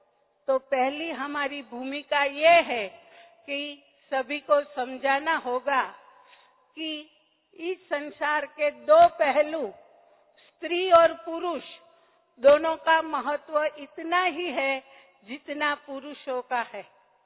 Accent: Rajkot, Gujarat, India; first language Gujarati; Hindi is a second language; पहली बार हम हिंदी में बोल रहे हैं। हमारी मदर टंग गुजराती है

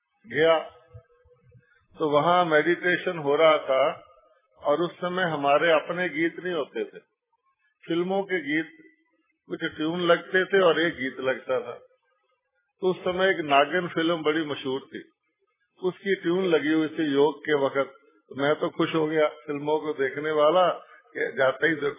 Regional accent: Amritsar, Punjab, India; born there; मेरा जन्म क्योंकि अमृतसर में हुआ है

